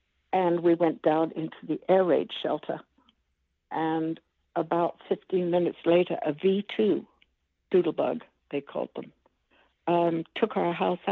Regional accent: Washburn, Tennessee, United States; And I say, actually, I come from Washburn. And I'm greeted with shouts of laughter because I don't think I sound too much like East Tennessee.

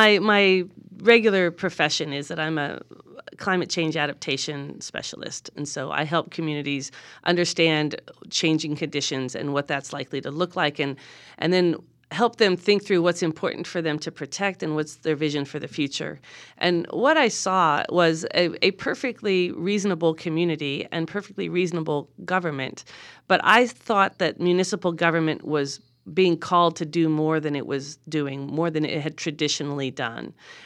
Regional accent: Wadsworth, Nevada, United States; I grew up in a very small, unincorporated town in northern Nevada. It's called Wadsworth, and it's the very southernmost section of the Pyramid Lake Paiute Indian Reservation.

